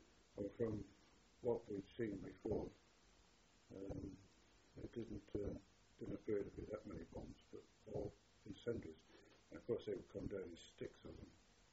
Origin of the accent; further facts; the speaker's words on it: Gloucester, South West England, United Kingdom; I come from Gloucester.